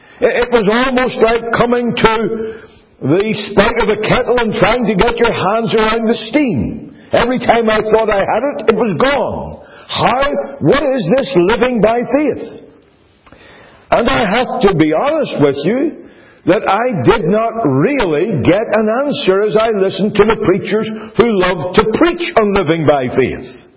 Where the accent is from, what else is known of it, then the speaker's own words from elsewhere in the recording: Northern Ireland, United Kingdom; I grew up in Northern Ireland with a lot of preaching, very good preaching, and very sincere preaching.